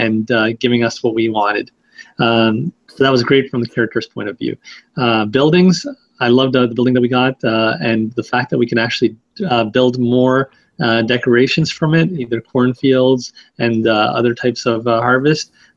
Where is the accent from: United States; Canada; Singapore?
Canada; So initially, like being Canadian, I didn't actually get any of the presidents